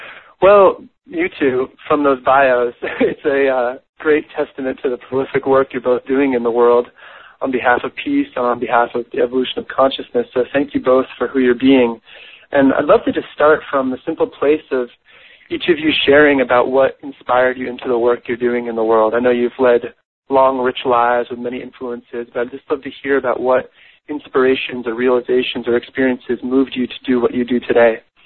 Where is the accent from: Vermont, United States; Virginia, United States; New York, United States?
Vermont, United States; as well as my home state of Vermont passing a resolution which was honoring her for her life's work in peace.